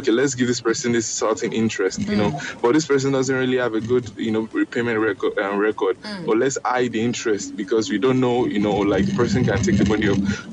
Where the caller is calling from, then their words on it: United States; I'm calling from United States.